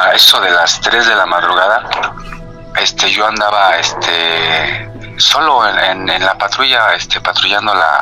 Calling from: Mexico City, Mexico; soy de aquí del Cerro de la Estrella y se pierde mucho la señal

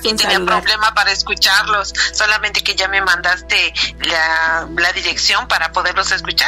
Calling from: Canada; de Canadá.

